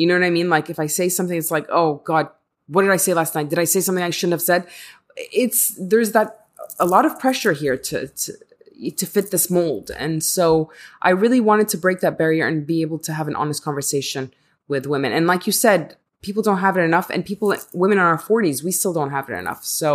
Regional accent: Egypt; I'm open-minded growing up in Egypt

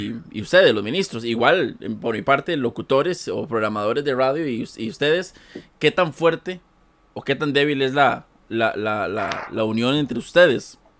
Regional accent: Costa Rica; somos de Costa Rica y tanto ministros como DJs, como locutores y programadores, tenemos que estar en una misma sintonía todos

